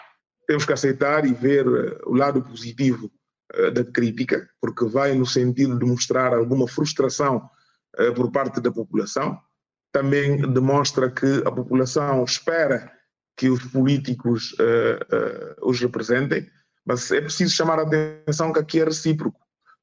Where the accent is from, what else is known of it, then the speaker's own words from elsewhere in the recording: Guinea-Bissau; É óbvio que eu, enquanto guineense, todos nós guineenses, todos aqueles que se preocupam com a Guiné-Bissau